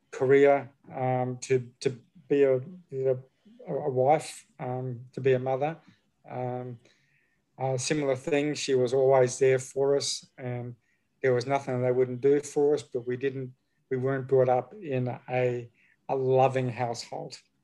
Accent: Queensland, Australia; moved away as an adult; now in Sydney, Australia; I'm from Queensland, born and bred in Queensland, spent 50 years up there and moved down here 6 years ago for my wife's work.

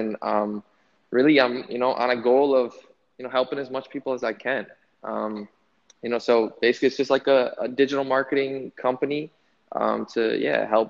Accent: Durand, Michigan, United States; So I grew up near just about 10 miles away from Flint, Michigan. So a small town, it's called Durand.

